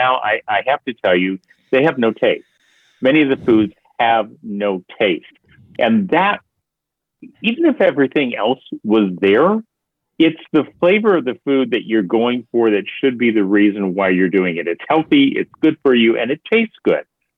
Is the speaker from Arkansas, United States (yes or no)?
no; Iowa, United States; growing up in Iowa, I know what sweet corn tastes like.